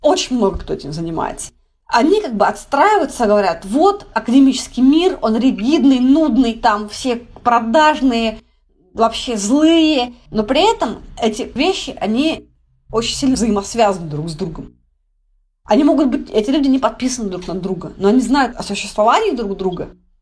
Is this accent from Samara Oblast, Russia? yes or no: yes; Tolyatti, Samara Oblast, Russia; moved away as an adult; also born or lived in Vladivostok / Rostov-on-Don; now in Moscow, Russia; Я сама родилась в Владивостоке. Очень долго прожила в Тольятти и провела с полукриминальными людьми до 21 года своей жизни. Потом переехала в Ростов-на-Дону, оттуда переехала в Москву.